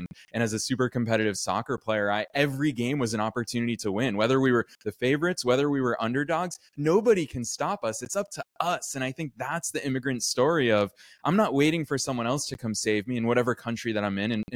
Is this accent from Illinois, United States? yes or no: no; Boston, Massachusetts, United States; And I think at the root of it, I'm originally from Boston.